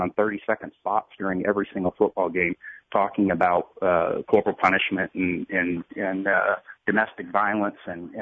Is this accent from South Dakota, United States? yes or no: no; Canton, Mississippi, United States; also born or lived in Jackson, Mississippi / Weiser, Idaho; I was born in Jackson, Mississippi, raised in Canton for half my life, and then the majority of the rest of it in Weezer, Idaho.